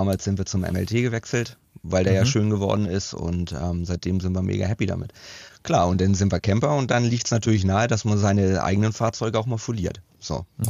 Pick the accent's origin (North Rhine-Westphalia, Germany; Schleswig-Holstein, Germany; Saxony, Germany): Schleswig-Holstein, Germany; also born or lived in Hamburg; Ja, gebürtig aus Hamburg, aufgewachsen in Schleswig-Holstein zwischen Hamburg und Lübeck. Richtung Ostsee halt.